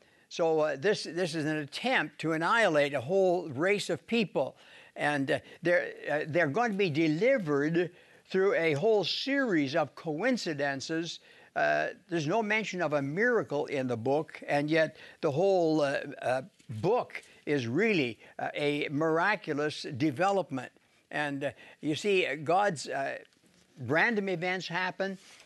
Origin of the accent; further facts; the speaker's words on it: Saskatchewan, Canada; born there; I was born in Saskatchewan, and we had a town hall that would show movies Friday night and Saturday.